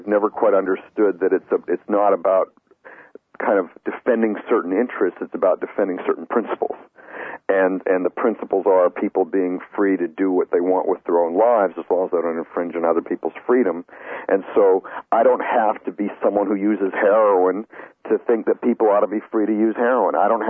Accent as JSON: {"language": "English", "country": "Canada", "tie": "born or raised there", "said": "I grew up in Canada"}